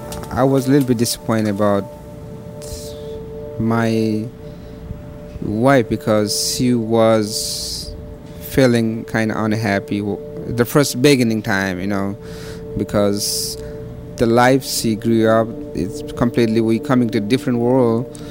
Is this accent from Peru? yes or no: no; Nepal; English is a second language; moved away; I'm from Nepal. First time I came in here for study computer information systems.